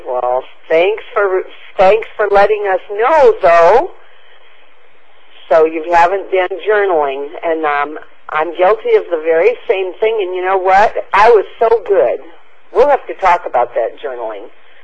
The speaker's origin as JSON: {"language": "English", "region": "Washington", "country": "United States", "accent": "West Coast", "said": "I'm from Washington State. I probably have a West Coast accent."}